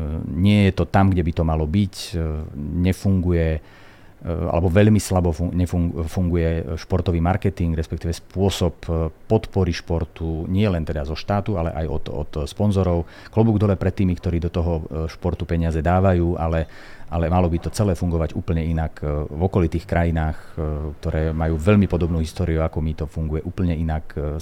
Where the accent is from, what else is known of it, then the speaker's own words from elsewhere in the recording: Revúca, Banská Bystrica Region, Slovakia; odkiaľ pochádzam a to mesto Revúca, hoci je to teda v kopcoch slovenského Rudohoria